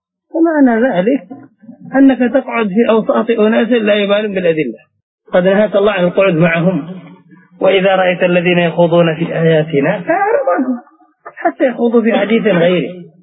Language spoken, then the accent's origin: Arabic; Yemen; يكون المصنع أو يلغى عندنا في اليمن